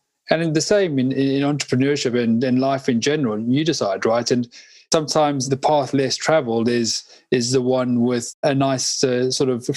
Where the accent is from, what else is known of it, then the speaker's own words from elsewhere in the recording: South Africa; I'm from South Africa.